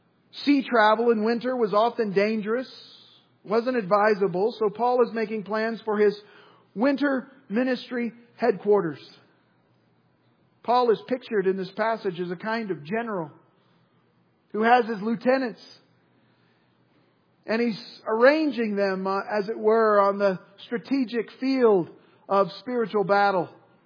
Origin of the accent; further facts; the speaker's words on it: Indiana, United States; I'm from Indiana, we say lawyer.